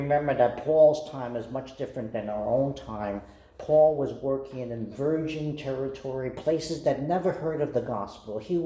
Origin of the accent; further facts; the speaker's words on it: Livingston, New Jersey, United States; Back in May, in my hometown of Livingston, New Jersey.